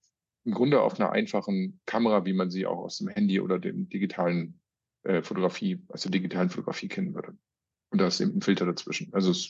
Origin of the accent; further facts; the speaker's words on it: Hamburg, Germany; moved away as an adult; Ich komme ursprünglich auch aus Hamburg und habe dort Biochemie studiert.